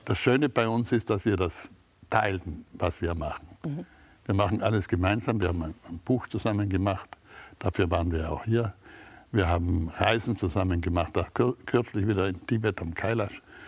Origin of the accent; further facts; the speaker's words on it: Trentino-Alto Adige, Italy; Wir Südtiroler sind Südtiroler, Europäer und Weltbürger. Wir sind keine Deutschen, wir sind keine Österreicher